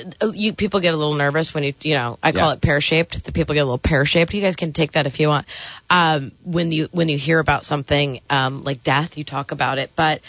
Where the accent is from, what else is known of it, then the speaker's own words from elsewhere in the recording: Kent, Washington, United States; I'm from Kent, so I wanted to say hot dog water.